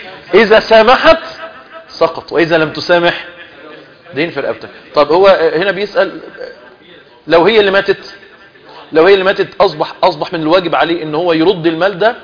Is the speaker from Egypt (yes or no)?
yes; Egypt; ومن صور الصورة الشائعة بقى عندنا في مصر كلنا اللي هي بعضهم مؤجل وبعضهم معجل